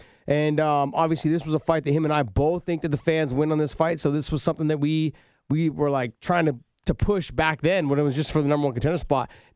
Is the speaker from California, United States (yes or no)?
yes; San Jose, California, United States; Yeah, I'm down from South San Jose.